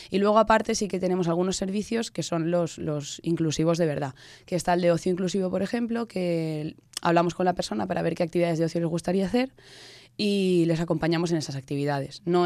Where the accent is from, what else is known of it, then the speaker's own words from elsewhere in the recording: Valencian Community, Spain; somos cuatro personas las de la Junta Directiva, que somos de IBI, Castalla y Onil